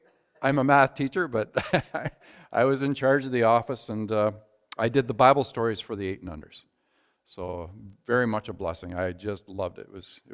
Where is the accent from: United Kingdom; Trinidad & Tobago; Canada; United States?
Canada; Bancroft, Ontario; raised Bancroftonian, and graphite is very dear to my heart, of course. And I see my buddy Roger, we grew up in Sunday school together.